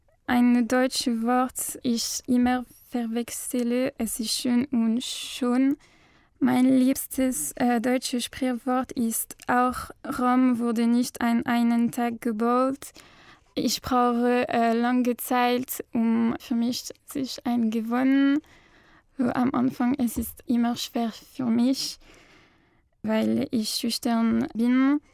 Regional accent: Lille, Hauts-de-France, France; German is a second language; Ich komme aus Lille in Frankreich. Ich bin in 2003 geboren.

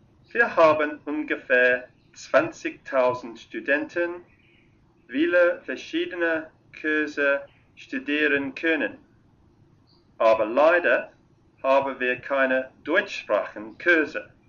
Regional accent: London, United Kingdom; German is a second language; now in Darwin, Australia; Ich komme aus England und war in 1951 in London geboren. Aber jetzt wohne ich in Darwin, einer Hauptstadt in Nordaustralien. Darwin ist in die Tropen und das Wetter ist ziemlich heiß.

